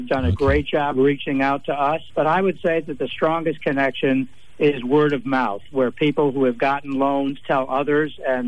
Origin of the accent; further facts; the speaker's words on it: Rochester, New York, United States; I was born and raised in Rochester, as were my parents, and they grew up near North Clinton Avenue in the city.